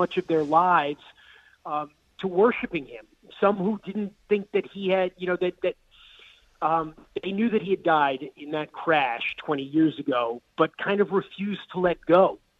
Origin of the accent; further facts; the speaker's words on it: New York, United States; and look, I'm from New York. I didn't grow up watching NASCAR races.